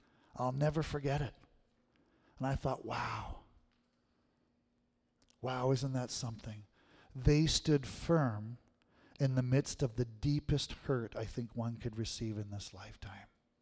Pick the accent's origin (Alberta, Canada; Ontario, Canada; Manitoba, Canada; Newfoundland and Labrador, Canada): Manitoba, Canada; I was pastoring out in Vancouver, and I knew the family from growing up in Manitoba.